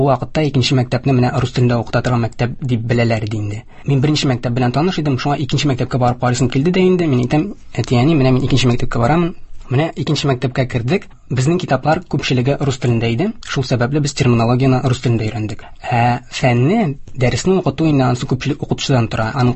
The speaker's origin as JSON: {"language": "Tatar", "town": "Aktanysh", "region": "Tatarstan", "country": "Russia", "tie": "born or raised there", "moved": "as an adult", "lives_now": "Kazan, Russia", "said": "Мин Актанышта тудым, Актанышта үстем. Актанышта беренче башлангыч һәм урта белемне алдым. Дөресрәк булыр инде, гомум урта белем бирү икенче мәктәбе дип әйтик. 2012 елда Казанга килдем."}